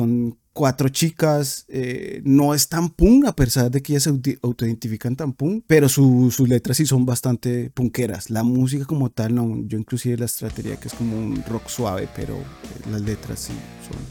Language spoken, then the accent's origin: Spanish; Bogotá, Colombia; No tienen como eso como nosotros, que yo soy bogotano, yo soy paisa, ¿no?